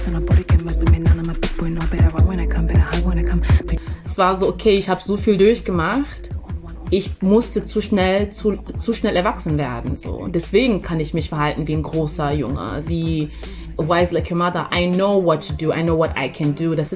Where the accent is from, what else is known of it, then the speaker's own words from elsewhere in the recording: Zambia; also ich war im Internat in Sambia, also ich bin ja in Sambia aufgewachsen